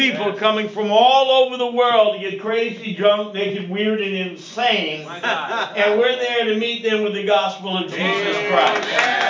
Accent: New Jersey, United States; Now, it's kind of crazy because I'm not from New Orleans. I'm from New Jersey.

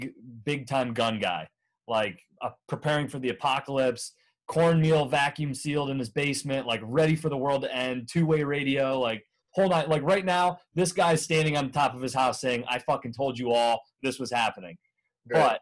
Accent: Bradford, Pennsylvania, United States; growing up in Bradford, Pennsylvania, northwestern PA, it's like when I was 6 or 7 years old, my dad had a car.

